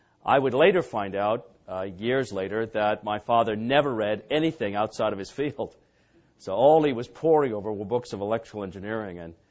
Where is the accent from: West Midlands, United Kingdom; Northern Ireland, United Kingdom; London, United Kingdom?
West Midlands, United Kingdom; Coventry; I grew up in England, in Coventry, England, and went to a public school.